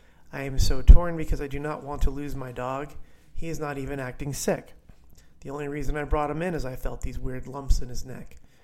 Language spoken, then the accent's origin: English; Clark, New Jersey, United States; I am from Clark, New Jersey, born and raised there, neighboring town.